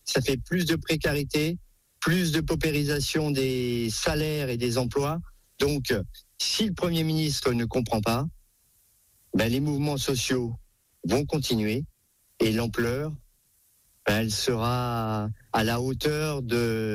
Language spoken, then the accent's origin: French; Bourgogne-Franche-Comté, France; l'air de la Bourgogne éclaircit les esprits et il est plutôt sain puisque c'est là d'où je viens